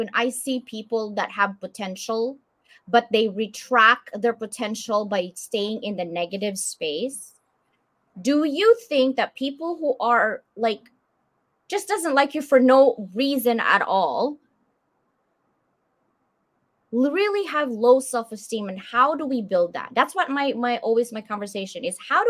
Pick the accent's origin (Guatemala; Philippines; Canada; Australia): Philippines; I'm Filipino.